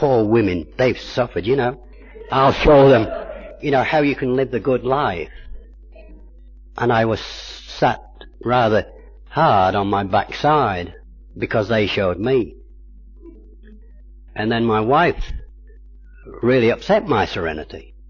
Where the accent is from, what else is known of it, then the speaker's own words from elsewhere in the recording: Manchester, North West England, United Kingdom; And like Judith, you know, I came from Manchester too.